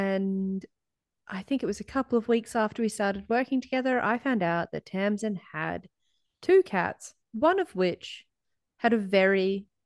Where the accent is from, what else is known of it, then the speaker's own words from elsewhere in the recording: Melbourne, Victoria, Australia; We're from Melbourne, Australia, as you can tell by the silly accents.